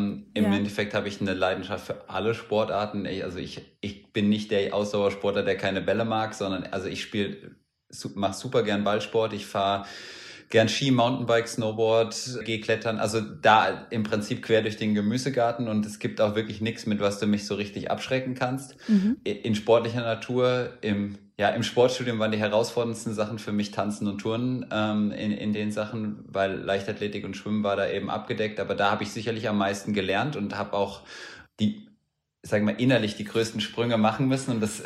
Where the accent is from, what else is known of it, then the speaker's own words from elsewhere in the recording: Hesse, Germany; Ich bin ja in Hessen aufgewachsen